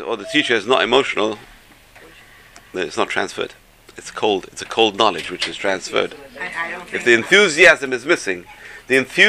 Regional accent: England, United Kingdom; I was raised in England.

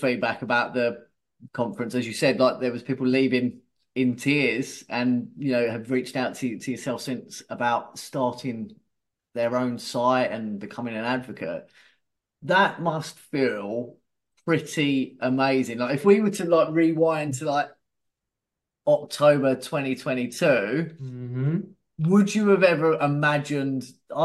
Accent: United Kingdom; as a Brit

